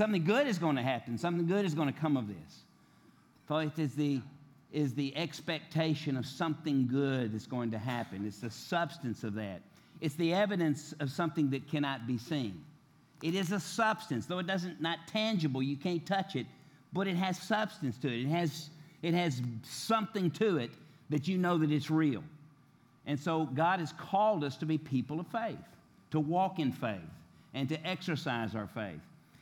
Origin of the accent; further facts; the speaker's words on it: Tennessee, United States; I'm from Tennessee, too.